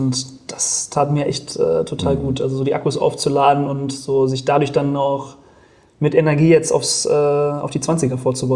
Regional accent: Detmold, North Rhine-Westphalia, Germany; zu Hause, bei uns in Ostwestfalen-Lippe in Detmold.

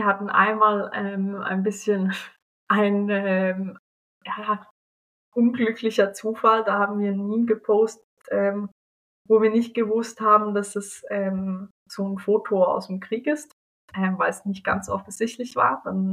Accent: Switzerland; vielleicht als Schweizerin, ich glaube, da ist es zum Teil schwer, weil ihr macht schon recht oft Zeug anders, wie wir das in der Schweiz tun.

